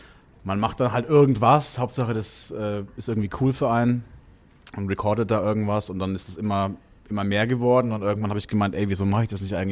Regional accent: Nuremberg, Bavaria, Germany; also born or lived in Berlin; Ja, ich habe ja vorher noch 2 Jahre in Berlin gewohnt. Mein restliches Leben natürlich dann in Nürnberg, wo ich herkomme. Also Franken. Nicht Bayern, Franken.

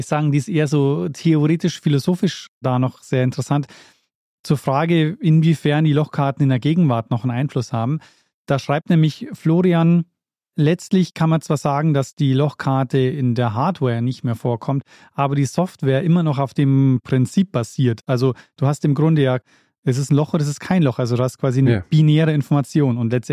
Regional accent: Regensburg, Bavaria, Germany; ich bin aufgewachsen in Regensburg

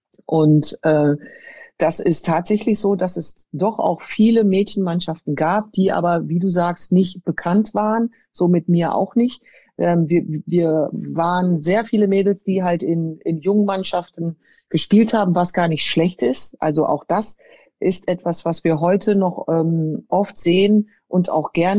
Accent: Frankfurt, Hesse, Germany; ich komme aus Frankfurt, das war mein Team.

